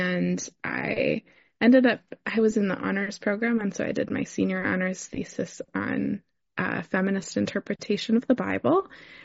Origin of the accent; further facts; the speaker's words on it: Vancouver, British Columbia, Canada; And then I was able to get accepted at Vancouver School of Theology in my hometown. And that meant I could live at home with my parents.